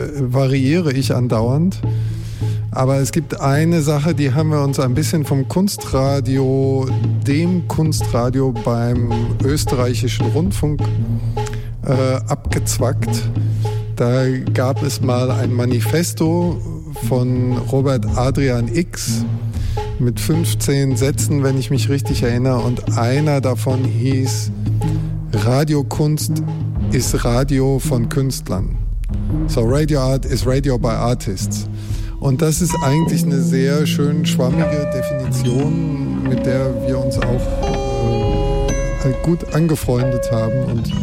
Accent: North Rhine-Westphalia, Germany; Und ich bin aufgewachsen im Ruhrgebiet

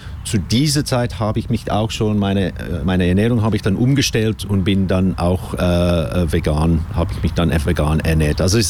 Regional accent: South Africa; ich komme ursprünglich aus Südafrika

